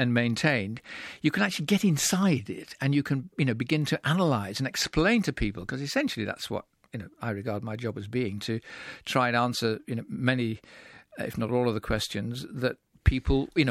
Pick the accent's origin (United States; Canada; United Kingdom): United Kingdom; my soldiers, you know, being a Brit, had been responsible